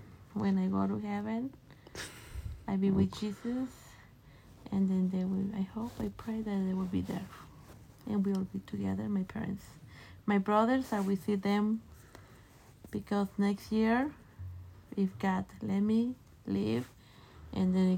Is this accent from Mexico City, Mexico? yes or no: no; Apatzingán, Michoacán, Mexico; born there; English is a second language; Okay. I was born in Mexico in 1970.